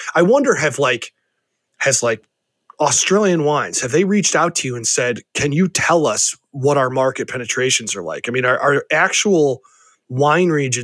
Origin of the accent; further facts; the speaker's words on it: Ohio, United States; now in California, United States; I'm from the Midwest, and being from Ohio, there is some wine in Ohio